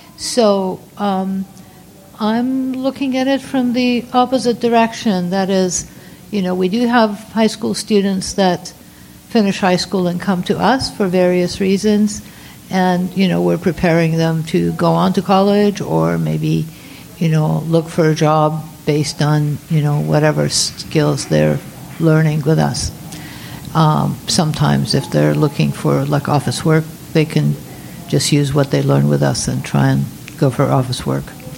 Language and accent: English; Vancouver, British Columbia, Canada; I'm from Vancouver, BC, Canada.